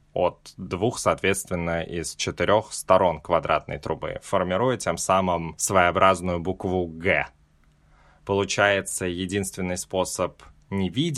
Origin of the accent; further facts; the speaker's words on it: Moscow, Russia; born there; Первое — это я родился в Москве.